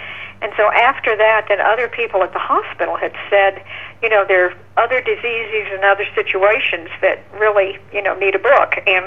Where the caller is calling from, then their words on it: Atlanta, Georgia, United States; Atlanta, Georgia.